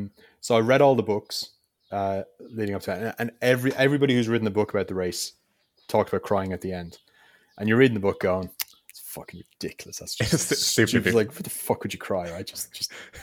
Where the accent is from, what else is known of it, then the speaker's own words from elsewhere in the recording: Ireland; basically I'm Irish, so I'm built for winter, right? I'm built for rain and wind and all that kind of stuff.